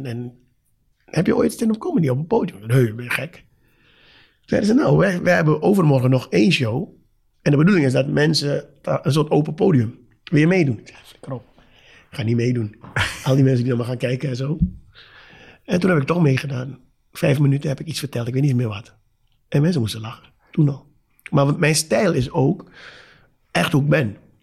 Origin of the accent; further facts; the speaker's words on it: Suriname; Nogmaals, ik kom uit Suriname.